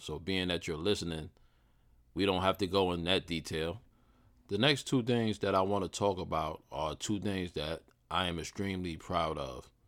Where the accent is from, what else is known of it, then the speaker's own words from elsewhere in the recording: New York City, New York, United States; I grew up in Southside, Jamaica, Queens. 40 Projects to be exact. Shout out to 40 Projects. 10930, we on the map.